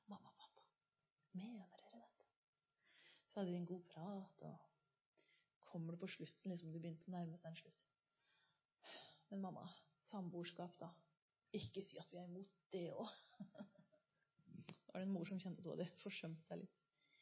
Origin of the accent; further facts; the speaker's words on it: Kristiansand, Agder, Norway; og jeg vokste opp i Kristiansand, i Bibelbeltets hovedstad.